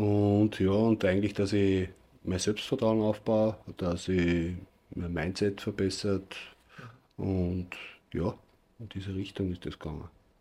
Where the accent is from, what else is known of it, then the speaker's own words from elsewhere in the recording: Gmunden, Upper Austria, Austria; Ich bin in Gmunden in Salzkammergut geboren und meine Eltern waren eigentlich beide aus Bosnien.